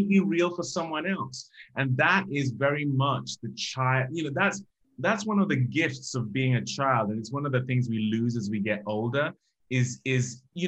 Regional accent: Nigeria; growing up in Nigeria, we are all about that.

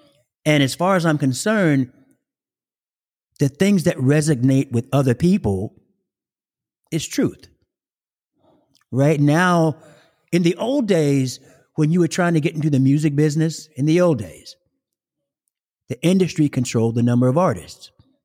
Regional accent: Columbus, Ohio, United States; born there; also born or lived in Hawaii; And I was born in Columbus, Ohio.

